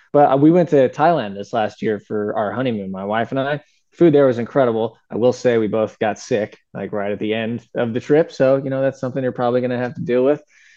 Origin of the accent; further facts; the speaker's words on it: San Diego, California, United States; First of all, yeah, I grew up in San Diego as well.